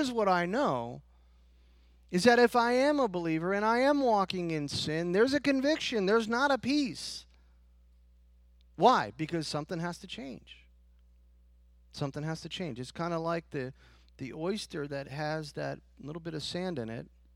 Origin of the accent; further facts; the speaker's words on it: New York, United States; on my mom's side, we're Italian. We're from New York. Most of Florida is from up that way.